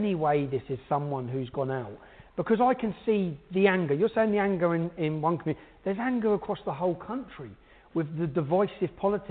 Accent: Luton, East of England, United Kingdom; I was one of them growing up in Luton. I was angry.

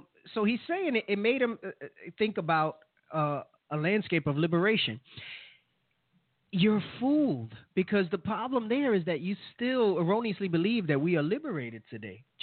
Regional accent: Orlando, Florida, United States; The monument in downtown Orlando, where I grew up, depicted a Confederate soldier, rifle his shoulder, towering above his surroundings.

